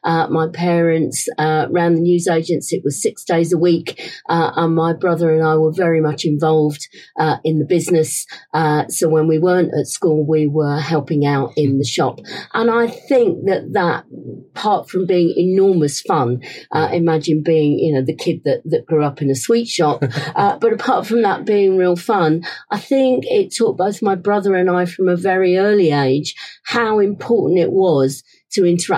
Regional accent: Ilford, London, United Kingdom; accent: Cockney; also born or lived in Whitechapel; was born at the London Hospital in Whitechapel, so within the sound of the Bow Bells. I grew up in Ilford, which is sort of on the borders of Essex and East London. And my parents had a newsagent's.

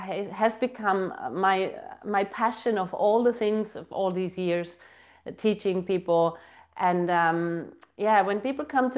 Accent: Austria; now in Finland; Yeah, so, well … I'm originally from Austria, living here in Finland many, many years.

